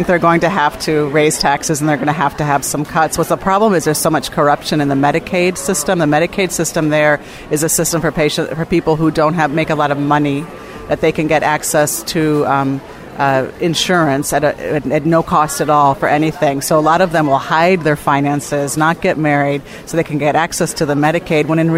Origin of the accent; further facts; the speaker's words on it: Oro Valley, Arizona, United States; I'm from Oro Valley, Arizona, but I practice in Tucson, Arizona.